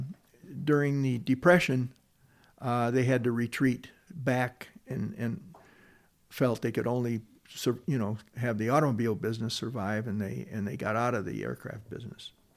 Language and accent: English; Detroit, Michigan, United States; And of course, it's growing up in Detroit with the museum and Greenfield Village, you just can't help but be interested in automotive history.